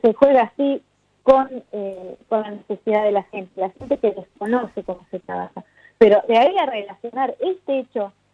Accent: Tierra del Fuego, Argentina; A ver, yo soy fueguina

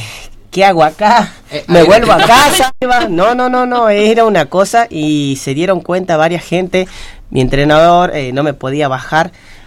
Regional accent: Argentina; somos 60 argentinos

